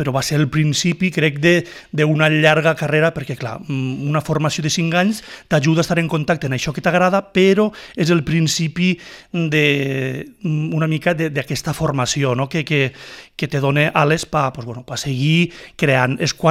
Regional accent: Peníscola, Valencian Community, Spain; jo començaré dient-vos que sóc de Peníscola, vaig néixer l'any 75

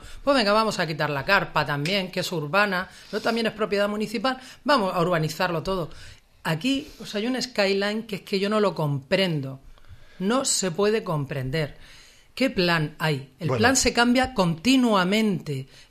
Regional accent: Region of Murcia, Spain; moved away; yo vengo de Murcia y yo contemplo asombrada, de verdad, cuál es la política urbana de donde estoy viviendo ahora mismo.

